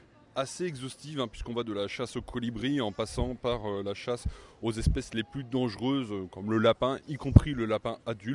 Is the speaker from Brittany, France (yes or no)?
yes; Brittany, France; Donc voilà, c'est nous, donc on vient de Bretagne, on a fait beaucoup de routes pour venir ici